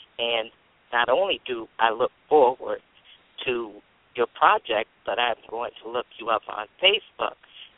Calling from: Atlanta, Georgia, United States; I'm in Atlanta, Georgia.

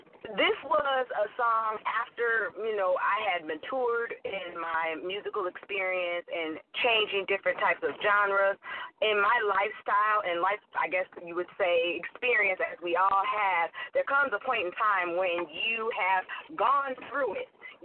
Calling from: Hollywood, California, United States; I am calling you from sunny Hollywood, California.

